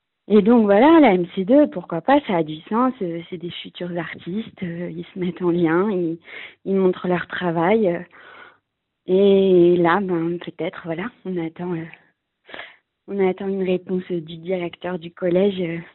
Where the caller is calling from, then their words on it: Grenoble, Auvergne-Rhône-Alpes, France; à Grenoble.